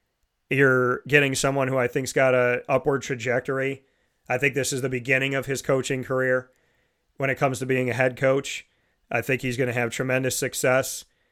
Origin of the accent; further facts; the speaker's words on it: Syracuse, New York, United States; I think I can do this as born and raised in Syracuse.